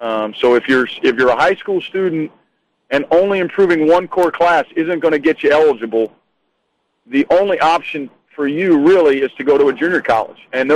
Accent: Illinois, United States; I grew up in Illinois, and a lot of Illinois is ACT.

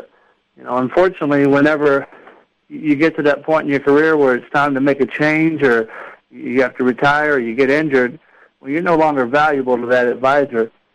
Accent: Eastland, Texas, United States; You know, I'm from small town Texas, about, you know, 3,000 people in my hometown in Eastland, Texas.

